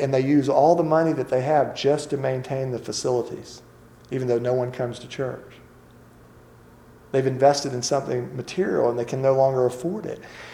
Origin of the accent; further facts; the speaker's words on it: Montgomery, Alabama, United States; I grew up in Montgomery, Alabama.